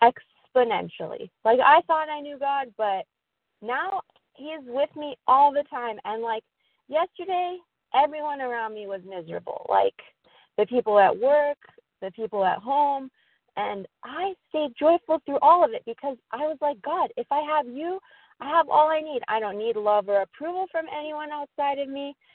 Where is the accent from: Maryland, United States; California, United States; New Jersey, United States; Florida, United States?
California, United States; I'm from Southern California, and it's really there's a lot of sunshine today